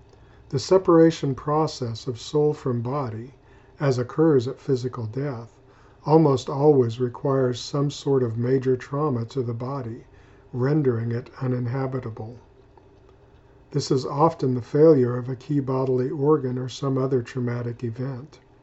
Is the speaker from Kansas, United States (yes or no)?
yes; Kansas, United States; There is geological evidence that my home state of Kansas was once a vast ocean